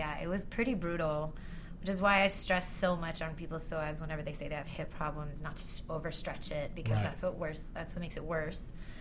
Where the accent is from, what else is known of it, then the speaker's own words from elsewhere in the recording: Dallas, Texas, United States; I was born and raised in Dallas, Texas.